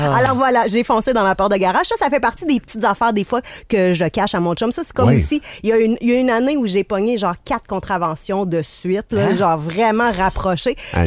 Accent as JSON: {"language": "French", "town": "Brussels", "region": "Brussels-Capital Region", "country": "Belgium", "said": "Des fois, je suis de Bruxelles aussi, hein"}